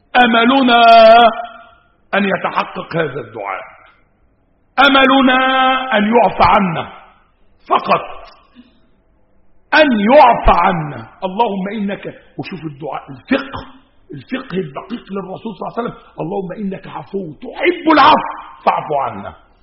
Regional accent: Egypt; بلدنا مصر

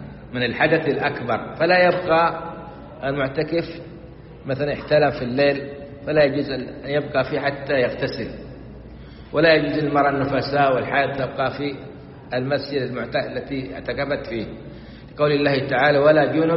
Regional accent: Saudi Arabia; الآن في تنظيف المساجد عندنا في السعودية والحمد لله

